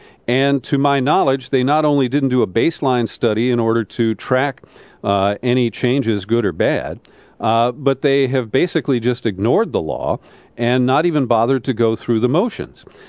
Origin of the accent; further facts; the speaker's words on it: Cincinnati, Ohio, United States; my local Top 40 station that was my favorite, where I grew up in Cincinnati. I was 14, and I pounded out these letters on a typewriter.